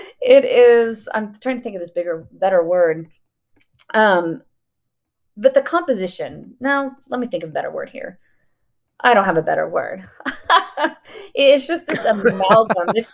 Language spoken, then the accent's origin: English; Houston, Texas, United States; Because there's a lot of cities. I grew up in Houston.